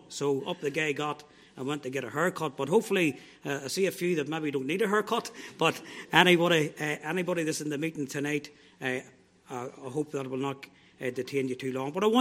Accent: Armagh, Northern Ireland, United Kingdom; I'm from Armagh. I attend the Armagh Free Presbyterian Church.

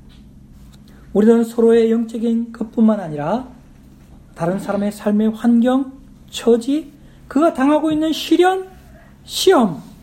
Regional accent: Gyeongsang, South Korea; 제가 경상도 사람이라서 무뚝뚝하긴 하지만

